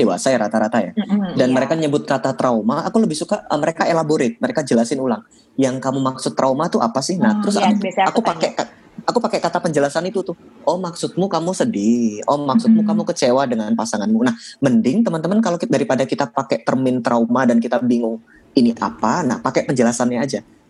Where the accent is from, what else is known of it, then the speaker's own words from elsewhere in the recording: Jepara, Central Java, Indonesia; now in Jakarta, Indonesia; Saya orang Jepara. Tapi saya nggak ngapa-ngapain di sana